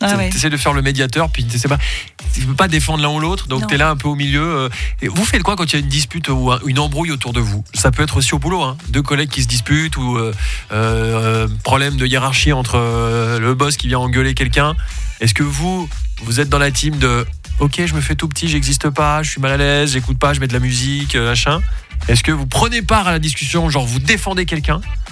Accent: Romandy, Switzerland; Donc on vit plus longtemps au Tessin et chez nous en Suisse romande qu'en Suisse alémanique.

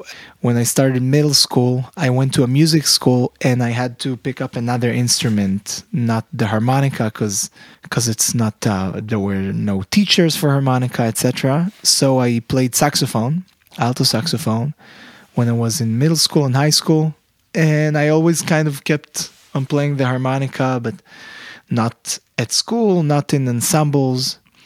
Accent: Israel; moved away as an adult; now in New York, United States; My mom is Belgian, mm-hmm. and I was born in Israel. My dad is Israeli. Yeah, and I grew up in Israel. And I moved to New York when I was 21.

